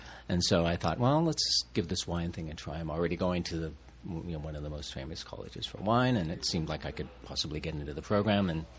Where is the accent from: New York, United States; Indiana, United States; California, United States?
California, United States; Davis; I grew up in Davis.